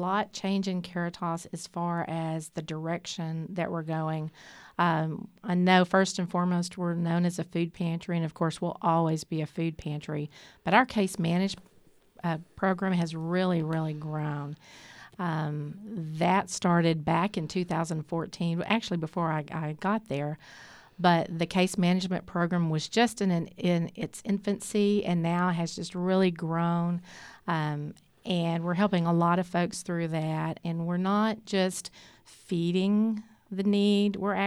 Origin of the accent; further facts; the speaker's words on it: China Spring, Texas, United States; also born or lived in Waco; It was a very small rural community, and now it's really grown a lot. So I grew up in China Spring, and I've lived in Waco all my life.